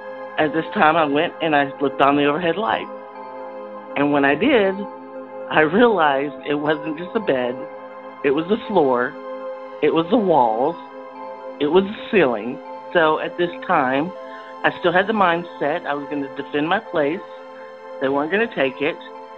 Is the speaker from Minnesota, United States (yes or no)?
no; Fort Smith, Arkansas, United States; I was living in my hometown of Fort Smith, Arkansas at the time